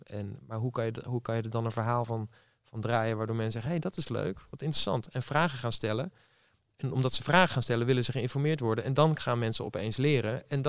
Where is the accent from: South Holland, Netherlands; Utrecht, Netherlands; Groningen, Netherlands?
Groningen, Netherlands; En dus ik ben ook opgegroeid in Noordoost-Groningen, gewoon in de natuur.